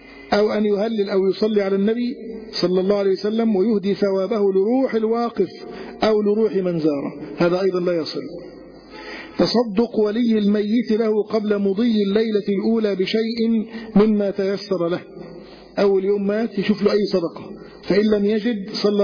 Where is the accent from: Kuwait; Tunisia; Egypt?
Egypt; كان موجود هذا في بعض بلاد الريف عندنا في مصر